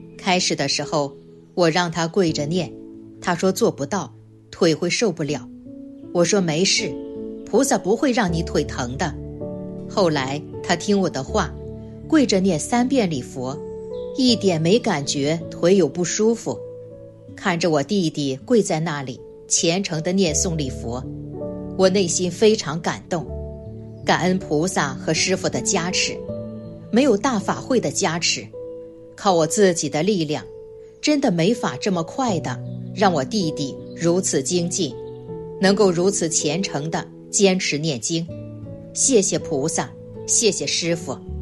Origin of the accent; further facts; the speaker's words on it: Shanghai, China; 我是来自上海的同修，